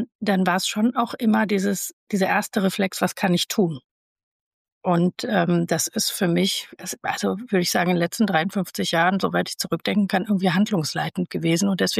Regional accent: Rhineland, Germany; ich komme aus dem Rheinland.

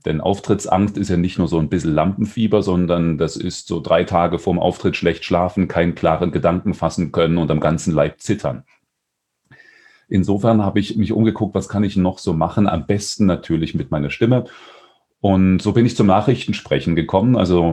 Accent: Dresden, Saxony, Germany; born there; also born or lived in Weimar; now in Stuttgart, Germany; Ich komme aus Stuttgart. Gebürtig zwar aus Dresden, in Weimar habe ich studiert, jetzt seit 3 Jahren bin ich im Ländle.

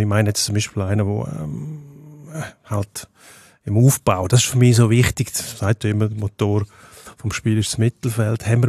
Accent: Switzerland; man darf nicht zu verwöhnt sein als Schweizer.

